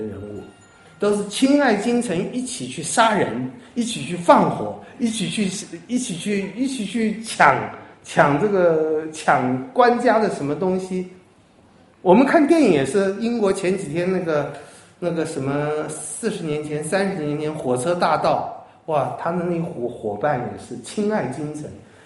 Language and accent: Chinese; China; 我也是华人，我也是中国人